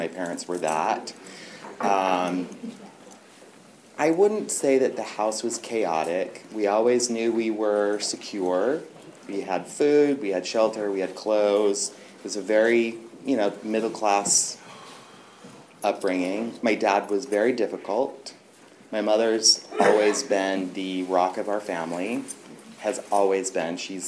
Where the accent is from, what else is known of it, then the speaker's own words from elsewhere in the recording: Salt Lake City, Utah, United States; born there; I'm an alcoholic. I was born in Salt Lake City, Utah in 1962. And I was born into a very Mormon family.